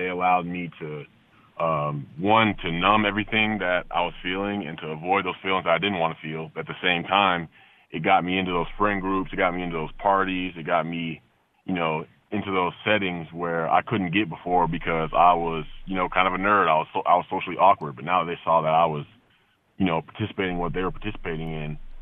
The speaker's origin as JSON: {"language": "English", "town": "Atlanta", "region": "Georgia", "country": "United States", "tie": "born or raised there", "said": "Yeah, growing up in Atlanta, it was, you know, it looked great on paper. You know, we were in the suburbs."}